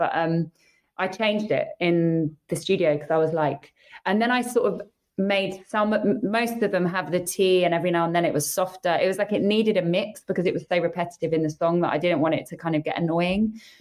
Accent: North Harrow, London, United Kingdom; accent: London; also born or lived in Los Angeles, United States; I'm from North Harrow, I went to school in South London, And it's kind of, you know, I lived in LA for 9 years, but obviously don't have an American accent. But I've always kept my London accent and how I speak in my music.

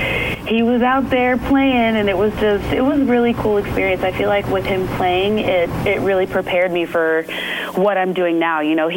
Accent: Arizona, United States; I grew up in Arizona as well, so I love desert landscape

